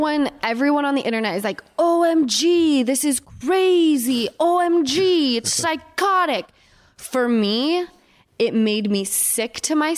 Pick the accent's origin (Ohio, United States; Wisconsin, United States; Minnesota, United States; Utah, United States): Utah, United States; now in California, United States; I was raised in Utah and I came west to California.